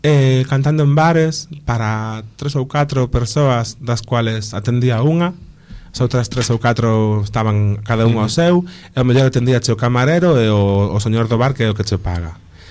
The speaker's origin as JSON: {"language": "Galician", "town": "Ares", "region": "Galicia", "country": "Spain", "tie": "born or raised there", "said": "Pero en realidade, en Ares xa fun bastante coñecido de sempre. Xa non é mérito meu … son o fillo da que dirixe o coro da parroquia"}